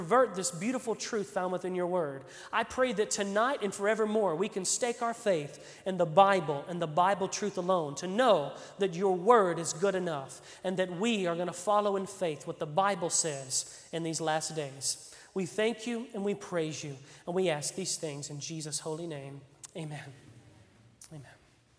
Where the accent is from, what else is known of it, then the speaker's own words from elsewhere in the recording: Arkansas, United States; because remember, we grew up in Arkansas, or as it says in Arkansas, Arkansas.